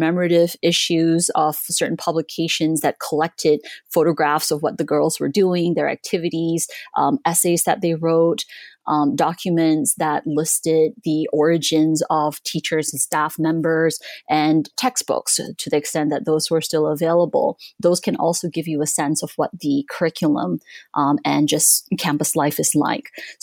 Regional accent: Malaysia; moved away as an adult; also born or lived in Singapore; now in United States; I grew up in Southeast Asia, and I went to school in Malaysia and Singapore before I came to the States for college. So in Malaysia, I attended a Chinese school, and in Singapore, I attended an English language school.

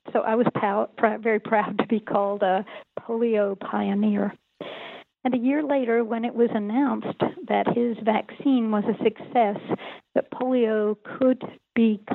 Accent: Tennessee, United States; now in Stanford, United States; I'm a professor of medicine at Stanford University. I grew up in Northeast Tennessee

